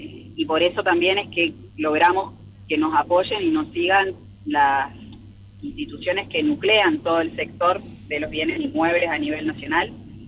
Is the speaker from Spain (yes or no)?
no; Argentina; como argentinos y comunidad